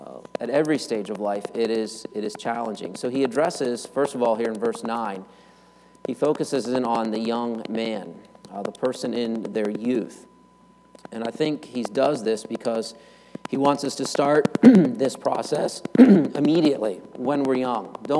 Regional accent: United States; that's what we think, at least I do as an American, you know, then the big fries falling off the plate, right?

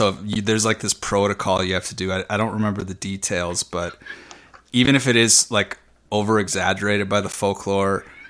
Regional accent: Chicago, Illinois, United States; Yeah, like, you know, I grew up here in Chicago

